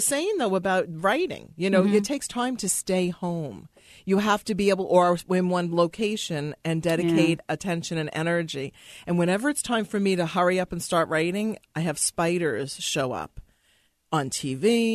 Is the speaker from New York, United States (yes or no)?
yes; Brooklyn, New York, United States; And I'm from Bay Ridge, Brooklyn.